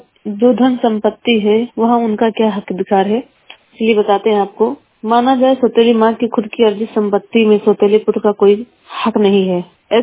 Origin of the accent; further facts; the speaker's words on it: Balrampur, Uttar Pradesh, India; और मैं हरियासपुरा बलरामपुर से हूँ।